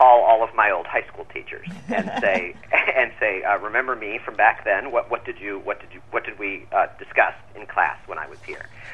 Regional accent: Ann Arbor, Michigan, United States; I grew up in Ann Arbor, Michigan.

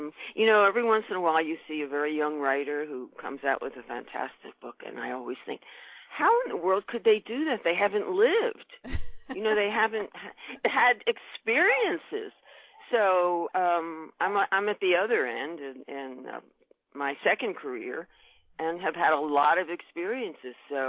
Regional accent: Philadelphia, Pennsylvania, United States; I grew up in Philadelphia.

